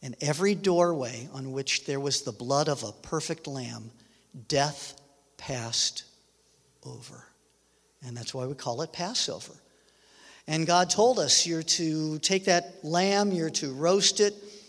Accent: Los Angeles, California, United States; Now, I'm from Los Angeles originally, so I don't know much about livestock.

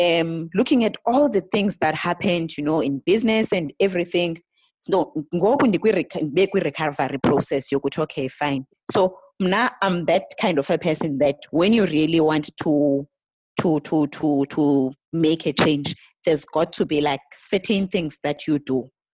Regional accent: Eastern Cape, South Africa; also born or lived in Johannesburg; So I was born in Eastern Cape. Yes, I did live in Joburg. I was partly raised by my aunt since the age of like 15 or so, as Braidview. But I wouldn't really say that was home.

